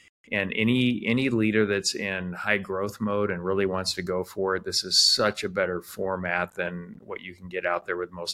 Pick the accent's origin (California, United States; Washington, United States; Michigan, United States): Washington, United States; Spokane; I grew up in Spokane, Washington